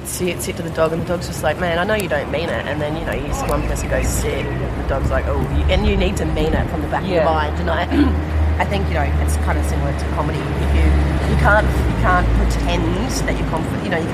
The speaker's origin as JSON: {"language": "English", "town": "Geelong", "region": "Victoria", "country": "Australia", "tie": "born or raised there", "said": "I grew up in heaps of mining towns until I was about 6 or 7, and then it was time to settle down in one place and have kids go to school and stuff, and then I grew up in Geelong."}